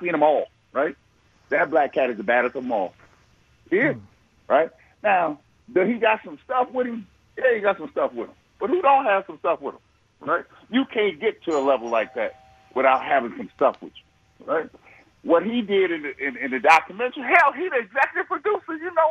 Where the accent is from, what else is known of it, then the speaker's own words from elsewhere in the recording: Cleveland, Ohio, United States; I'm from Cleveland. So LeBron is right down the road.